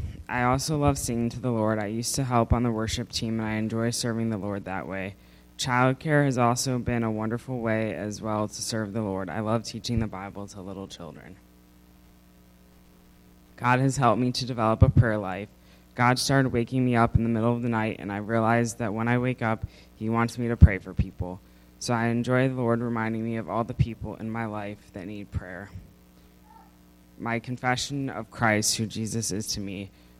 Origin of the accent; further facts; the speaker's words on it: Carol Stream, Illinois, United States; also born or lived in Downers Grove; I was born in Downers Grove and raised in Carroll Stream in a Christian home where my parents attended the Parkview Community Church.